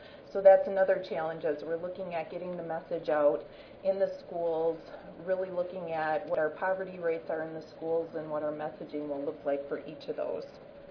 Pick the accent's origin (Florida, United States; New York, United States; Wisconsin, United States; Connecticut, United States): Wisconsin, United States; And I'm from Wood County, Wisconsin, and you can see we're right in the center of Wisconsin.